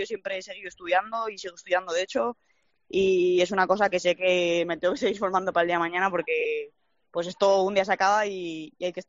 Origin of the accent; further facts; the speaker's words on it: Madrid, Community of Madrid, Spain; moved away; Yo sabía que, desde que, eso que soy de Madrid, pero salía de, cuando me fui de Madrid me fui a ciudades pequeñas